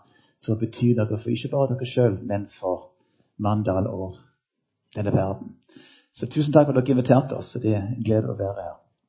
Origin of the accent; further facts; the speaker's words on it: Japan; Norwegian is a second language; moved away as an adult; also born or lived in United States; now in Norway; Jeg er født i Japan, faktisk av amerikanske misjonærforeldre. Vokste opp i Japan og i USA. Kom til Norge da jeg var 22 år for å jobbe som musiker i symfoniorkestret i Stavanger.